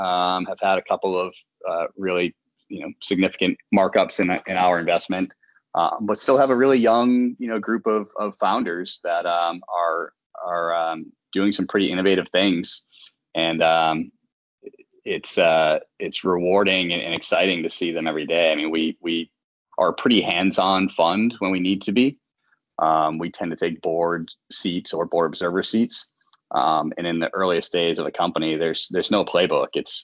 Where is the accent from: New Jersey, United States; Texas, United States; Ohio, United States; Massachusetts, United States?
Massachusetts, United States; Boston; I always say, growing up in the Boston area, like if I couldn't have played shortstop for the Boston Red Sox, I'd want to be doing what I'm doing